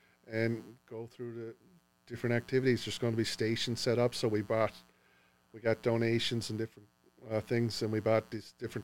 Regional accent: Newfoundland and Labrador, Canada; I'm from Newfoundland, so I went up through the provincial system.

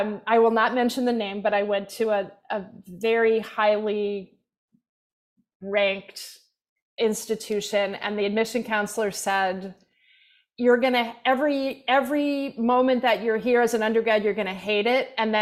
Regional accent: Pennsylvania, United States; Yeah, so I grew up in Nowhereville, Central Pennsylvania.

